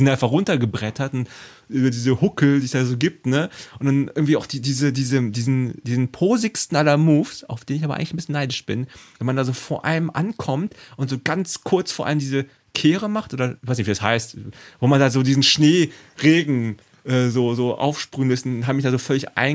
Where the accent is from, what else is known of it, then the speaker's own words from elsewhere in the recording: Rhineland, Germany; Weil ich bin ja einfach im Flachland aufgewachsen. Also Rheinland, okay, ist nicht ganz flach, aber es sind nicht diese krassen Berge.